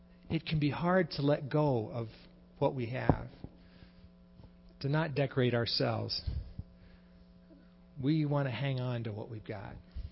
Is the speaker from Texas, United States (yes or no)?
yes; Dallas, Texas, United States; When I was growing up in Dallas